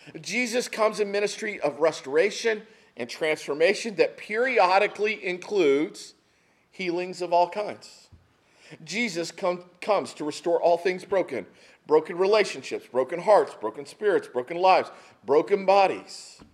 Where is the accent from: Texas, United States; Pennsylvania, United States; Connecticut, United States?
Texas, United States; El Paso; Growing up in El Paso, that's the holiday of my people.